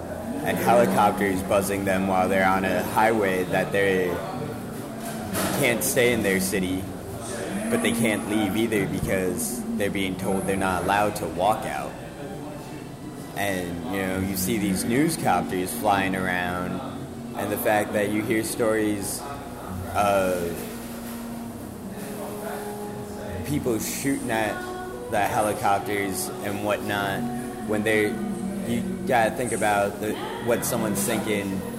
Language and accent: English; Providence, Rhode Island, United States; now in New Orleans, United States; Well, I was originally born and raised in and around Providence, Rhode Island, and I now live in a van down by the river in New Orleans.